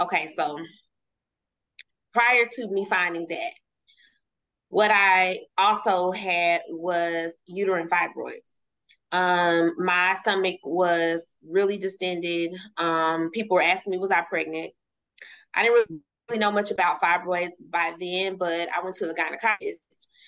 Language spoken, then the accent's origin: English; Dallas, Texas, United States; Well, I'm originally from Dallas, Texas, born and raised.